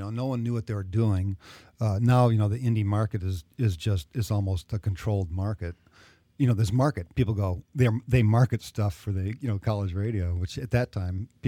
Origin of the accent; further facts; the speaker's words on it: Ann Arbor, Michigan, United States; I grew up in Ann Arbor, Michigan during the 60s, and Ann Arbor was a hotbed in Michigan.